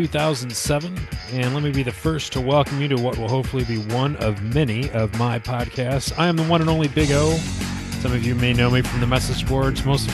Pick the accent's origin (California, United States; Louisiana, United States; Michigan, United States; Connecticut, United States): Michigan, United States; Jerry Ford is a fellow Michigander. I grew up outside of Detroit.